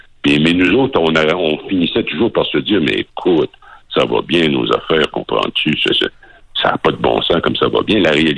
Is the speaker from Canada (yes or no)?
yes; Rimouski, Quebec, Canada; born there; dans ma région natale du Bas-Saint-Laurent, Rimouski, il n'y en a pas.